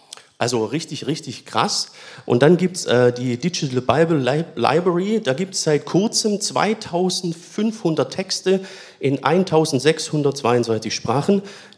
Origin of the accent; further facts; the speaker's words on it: Baden-Württemberg, Germany; accent: Swabian; ich schwätze normalerweise Schwäbisch, ne?